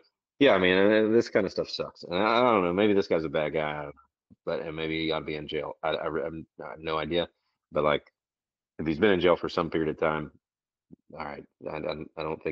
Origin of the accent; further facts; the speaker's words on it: United States; I mean, I am an American, but I would like for America to take the lead and get the jobs and innovation.